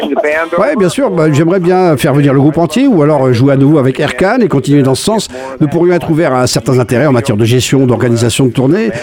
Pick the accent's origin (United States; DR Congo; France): United States; sachant que je suis américain